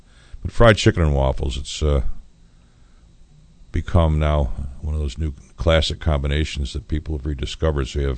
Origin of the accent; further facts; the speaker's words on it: New York, United States; You know, I'm from New York State, and State Fair was always ended on Labor Day, so.